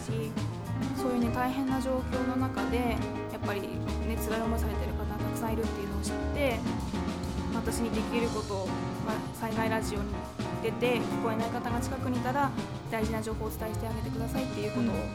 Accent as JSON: {"language": "Japanese", "region": "Miyagi", "country": "Japan", "moved": "as an adult", "lives_now": "Tokyo, Japan", "said": "私はもともと宮城県出身でして、あの中学生の時から、歌手になりたいという夢があったんですけども、まあ、東京にその夢をね目指して上京してからはもう8年経ってしまいました。"}